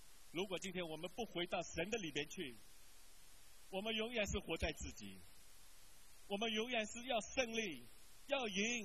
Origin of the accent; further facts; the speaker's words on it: Shanghai, China; 因为那个时候在上海，我们住的是石库门房子